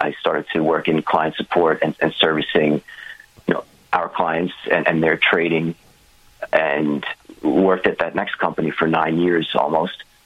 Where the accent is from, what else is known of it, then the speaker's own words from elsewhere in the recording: Long Island, New York, United States; I grew up in Long Island, New York